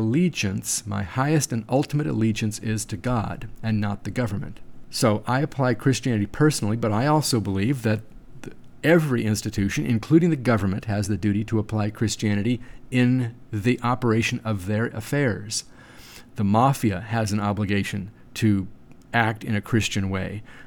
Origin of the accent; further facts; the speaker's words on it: California, United States; I was born and raised in California. I studied law, and I passed the California bar exam